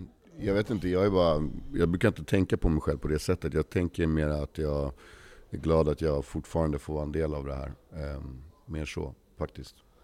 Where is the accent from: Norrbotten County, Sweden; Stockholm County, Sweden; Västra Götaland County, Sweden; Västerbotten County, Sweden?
Stockholm County, Sweden; Stockholm; Jag växte upp här på Söder